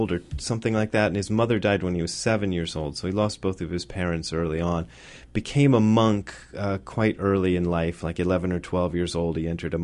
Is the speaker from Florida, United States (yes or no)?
no; Ohio, United States; also born or lived in Japan; I started in Ohio. I grew up in Ohio and then moved to Japan for a number of years